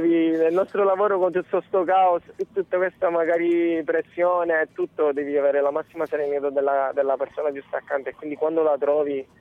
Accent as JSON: {"language": "Italian", "town": "Palermo", "region": "Sicily", "country": "Italy", "said": "Io vengo da Palermo è una città bella, sì, tutto, tanta gente"}